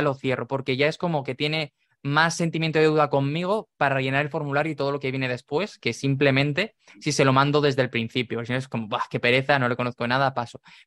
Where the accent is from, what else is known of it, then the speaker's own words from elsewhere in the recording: Murcia, Region of Murcia, Spain; le digo, ostras, es que yo soy de Murcia, estamos muy cercanos